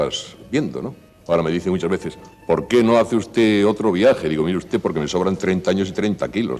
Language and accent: Spanish; Spain; yo me precio de ser uno de los españoles que mejor conocen nuestro propio país